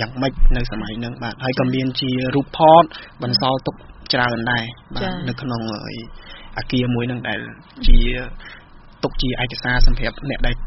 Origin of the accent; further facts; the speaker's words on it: Tram Kak, Takeo, Cambodia; ស្ថិតនៅក្នុងខេត្តតាកែវក្នុងស្រុកតាមកក